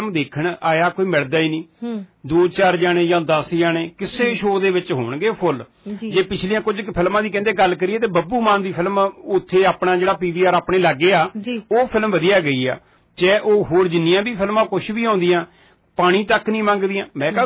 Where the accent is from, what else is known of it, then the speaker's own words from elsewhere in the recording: Punjab, India; ਅਸੀਂ ਪੰਜਾਬੀ ਹਾਂ